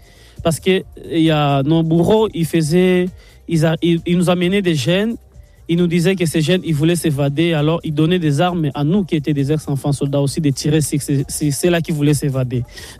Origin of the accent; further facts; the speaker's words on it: Kivu, DR Congo; born there; En fait, je suis né dans le Kivu, je suis le cadet d'une famille de 6 enfants.